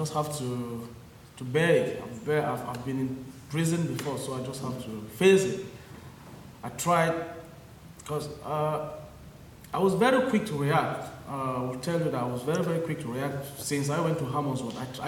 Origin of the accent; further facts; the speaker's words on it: Bamenda, Northwest Region, Cameroon; now in United Kingdom; I was born in a town called Bamenda in southern Cameroon, and I grew up in that town. Have to leave that town to a French part of Cameroon, where I had my education